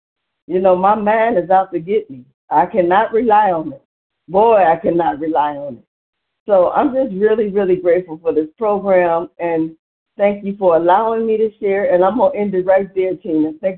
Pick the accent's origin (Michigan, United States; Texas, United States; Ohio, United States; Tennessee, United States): Ohio, United States; Cleveland; I'm from Cleveland, Ohio.